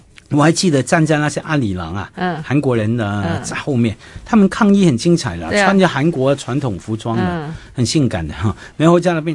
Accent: Wan Chai, Hong Kong; 湾仔是我的大本营啊，我在湾仔出生成长。

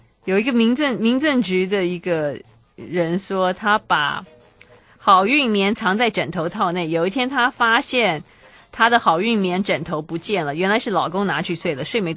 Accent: Taiwan; 说我们台湾人的生育率实在太低了

